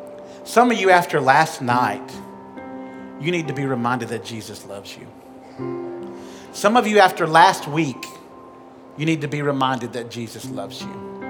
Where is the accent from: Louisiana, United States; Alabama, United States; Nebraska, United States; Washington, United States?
Alabama, United States; Huntsville; I grew up in Huntsville at Jackson Way Baptist Church